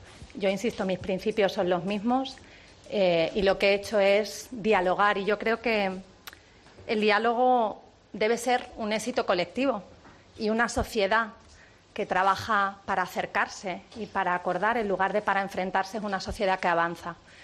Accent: Extremadura, Spain

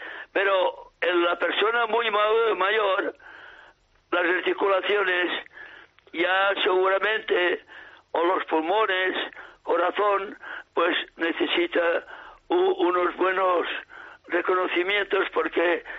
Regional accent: Sant Joan de les Abadesses, Catalonia, Spain; now in Barcelona, Spain; No, yo no nací aquí en Barcelona. Nací en San Juan de las Abadesas.

